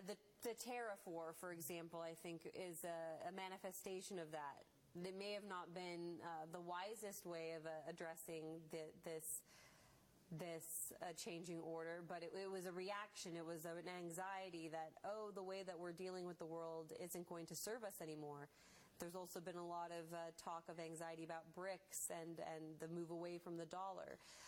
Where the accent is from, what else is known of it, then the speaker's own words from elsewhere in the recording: United States; as an American, I do support the idea that we are less reliant on imports and that we actually focus on our own industry again